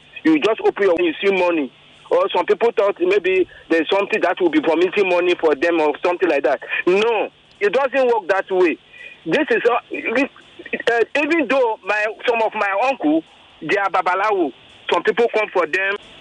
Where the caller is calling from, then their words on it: Okota, Lagos, Nigeria; Yeah, I called earlier. … I'm calling from Okota.